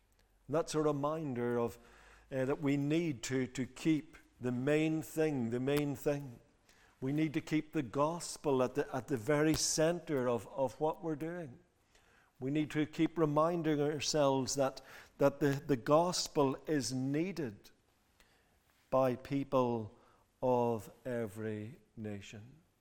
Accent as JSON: {"language": "English", "region": "Northern Ireland", "country": "United Kingdom", "tie": "born or raised there", "said": "When I was growing up, I grew up in County Fermanagh, which is a county where we've got two lakes, and it's well known for fishing."}